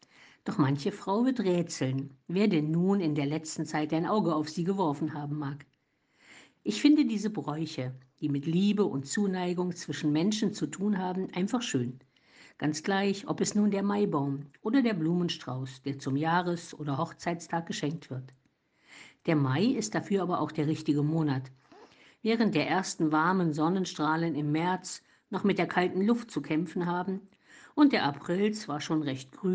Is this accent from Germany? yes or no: yes; Germany; Vor allem im Rheinland, aber auch bei uns zu Hause im Eichsfeld